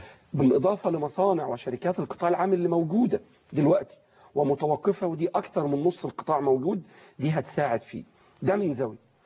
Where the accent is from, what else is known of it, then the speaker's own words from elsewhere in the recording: Egypt; وده طبيعي وكان موجود عندنا في مصر